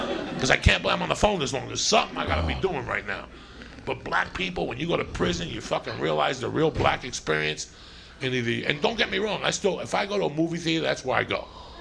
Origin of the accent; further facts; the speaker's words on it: Cuba; now in United States; when I first got to Colorado. Like, I listen, when I came from Cuba, my first friend was a black dude, Jasper Williams.